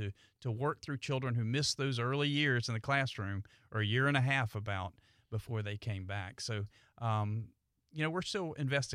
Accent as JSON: {"language": "English", "town": "St. Augustine", "region": "Florida", "country": "United States", "tie": "born or raised there", "said": "I grew up in St. Augustine. I grew up in the community."}